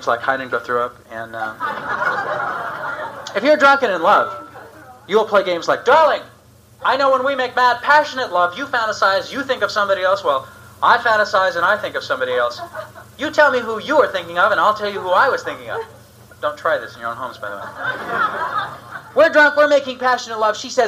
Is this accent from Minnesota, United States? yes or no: no; San Pedro, California, United States; I come from San Pedro, California.